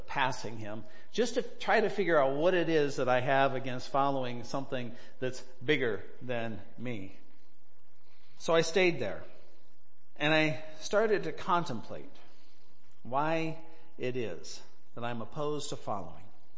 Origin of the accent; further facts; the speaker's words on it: Illinois City, Illinois, United States; I grew up in the Illinois City Methodist, but we raised our girls at the Reynolds Methodist Church.